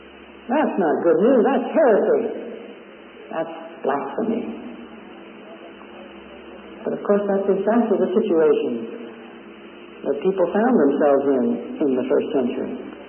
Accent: Missouri, United States; born there; I'd say, "Look, friend, I was born in Missouri." And I was.

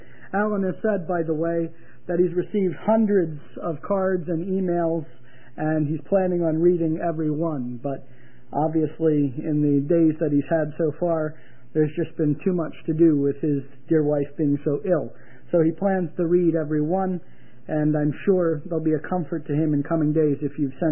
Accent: Pennsylvania, United States; There were people there that I saw from Canada, from my home state of Pennsylvania, from all over North Carolina and South Carolina

